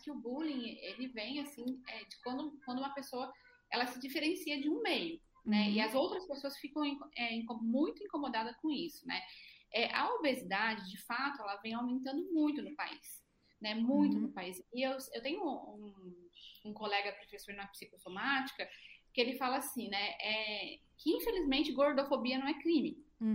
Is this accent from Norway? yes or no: no; Minas Gerais, Brazil; Eu sou mineira.